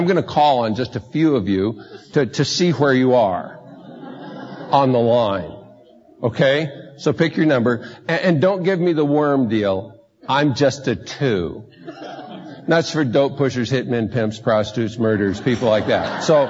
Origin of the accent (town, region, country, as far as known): United States; born there